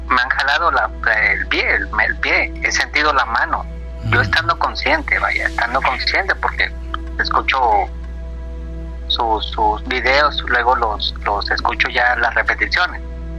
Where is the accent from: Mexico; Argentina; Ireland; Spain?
Mexico; Veracruz; Cuando vivía en Veracruz, porque yo soy de Veracruz.